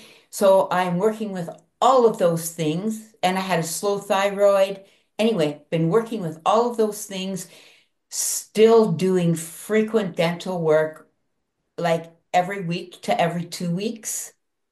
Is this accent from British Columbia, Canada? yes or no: no; Port Elgin, Ontario, Canada; I'm from Port Elgin, Ontario, Canada.